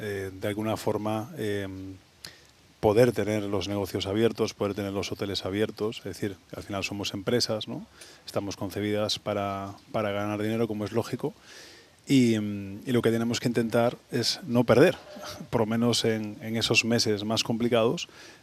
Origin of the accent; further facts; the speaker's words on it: Galicia, Spain; yo soy gallego, siempre me gusta decirlo, llevo 18 años aquí en Andalucía y estoy enamorado de esta tierra